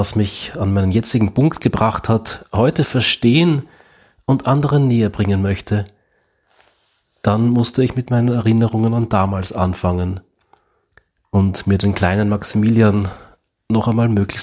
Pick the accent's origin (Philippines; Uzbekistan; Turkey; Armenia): Turkey; Istanbul; mich als Fünfjährigen damals in der Ausländergemeinde in Istanbul, wo ich aufgewachsen bin